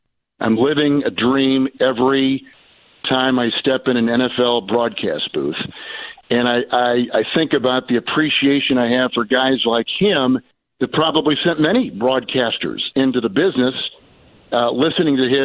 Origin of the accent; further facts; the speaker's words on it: Green Bay, Wisconsin, United States; I grew up in Green Bay, My dad was with the Packers for almost four decades, and so living there, football was intense.